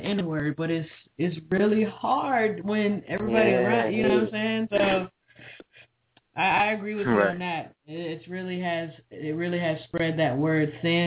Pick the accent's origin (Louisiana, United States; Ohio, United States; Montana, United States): Ohio, United States; also born or lived in California; now in Florida, United States; that's where I'm from the Midwest, I'm from Ohio, then I lived out in Cali.